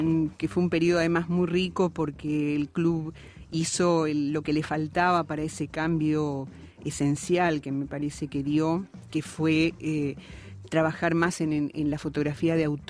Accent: Uruguay; also born or lived in Asunción, Paraguay; Estoy desde los 2 años aquí, o sea, soy uruguaya.

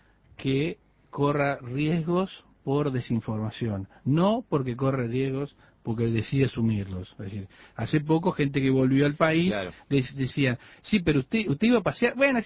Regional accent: Spain; now in Uruguay; que yo, como español lo digo, aclaro

